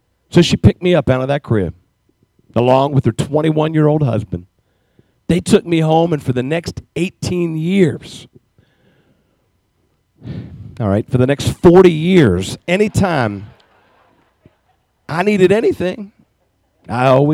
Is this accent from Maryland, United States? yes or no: yes; Maryland, United States; born there; And the minute I was born, I was placed immediately into an orphanage in Western Maryland.